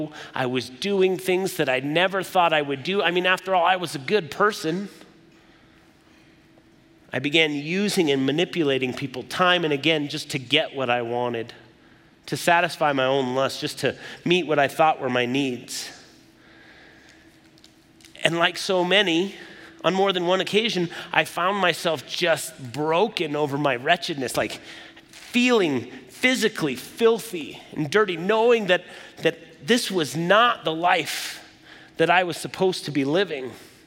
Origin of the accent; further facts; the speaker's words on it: United States; I'm a Christian, I'm an American.